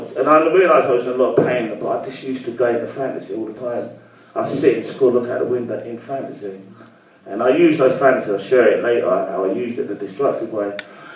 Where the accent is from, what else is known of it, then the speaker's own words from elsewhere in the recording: London, United Kingdom; I grew up in Brixton on the front line, and with all the gangs and all